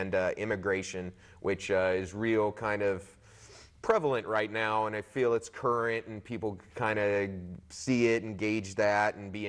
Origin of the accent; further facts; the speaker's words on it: California, United States; I've been here about 10 years. And just kind of fell in love with the area. I'm from Southern California and came up here for school, graduated from HSU and everything